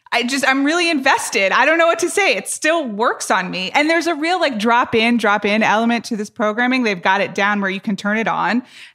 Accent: Atlanta, Georgia, United States; I grew up watching this stuff. I grew up in Atlanta. I was 12 years old when the Olympics were held in Atlanta.

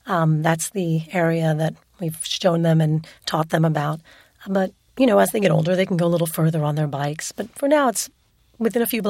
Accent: Queens, New York, United States; I grew up in Flushing, Queens. It was certainly not, you know, some rural country road

